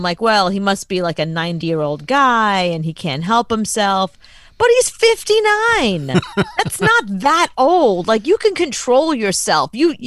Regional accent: Brooklyn, New York, United States; I grew up in Brooklyn, so you would think that'd be all farting and burping and cursing. But no, we were like a Southern family.

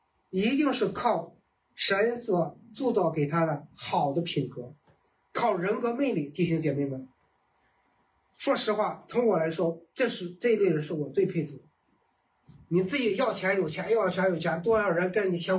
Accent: Beijing, China; 用我们北京人的话说叫姥姥不疼舅舅不爱的人

